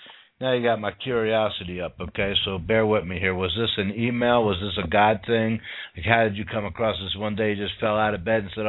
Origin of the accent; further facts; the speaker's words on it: Philadelphia, Pennsylvania, United States; moved away; also born or lived in Las Vegas; I grew up in Philadelphia. I lived in Las Vegas for 18 years, and now I've been in Houston for 12, 13 years.